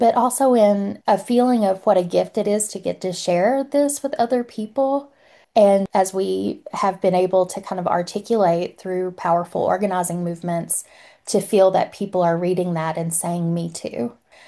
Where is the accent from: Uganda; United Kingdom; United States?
United States; Appalachia